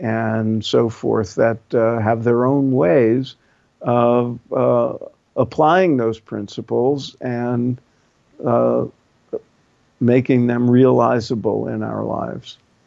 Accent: Brooklyn, New York, United States; I was raised in Brooklyn, New York, before it was fashionable, by working class parents who had no use for religion whatsoever.

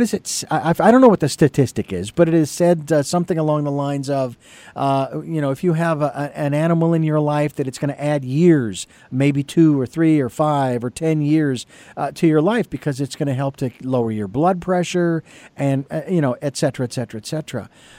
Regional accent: Phoenix, Arizona, United States; now in Santa Barbara, United States; when I have been walking the streets of Phoenix, which is my hometown, which is where you are these days, in that general area, and even here in Santa Barbara

